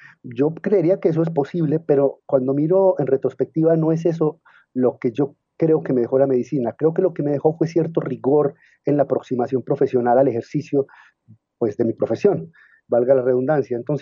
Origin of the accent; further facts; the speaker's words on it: Medellín, Antioquia, Colombia; Yo crecí en la ciudad en la Medellín de la década de los años 80 y 90. Esa fue mi adolescencia.